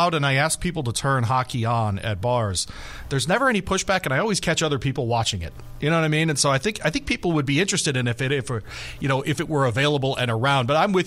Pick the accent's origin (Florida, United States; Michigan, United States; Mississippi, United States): Michigan, United States; I got really used to playing hockey with growing up in Michigan.